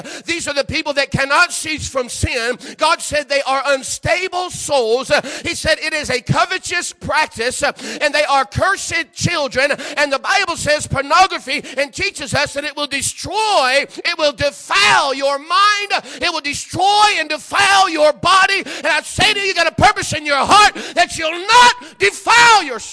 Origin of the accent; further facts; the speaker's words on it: Florida, United States; moved away as an adult; I grew up in Florida ever since till I was 19, and I moved, went to college. For all my childhood years, teenage years, I grew up the same place, down in Florida.